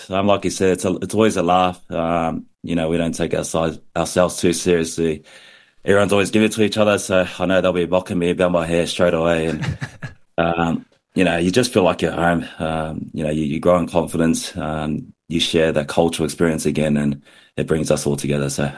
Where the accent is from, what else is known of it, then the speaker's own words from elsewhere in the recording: Bundaberg, Queensland, Australia; growing up in Bundaberg, my parents obviously spoke Tongan to us, and we could all understand it.